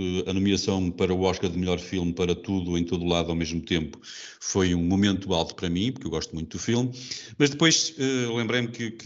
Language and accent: Portuguese; Portugal; envergonha-me enquanto português